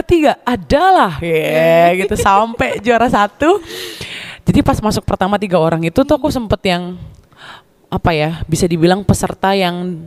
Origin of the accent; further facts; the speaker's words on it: Java, Indonesia; accent: Javanese (medok); Karena dulu suara aku tuh medok banget Moy. Medok banget.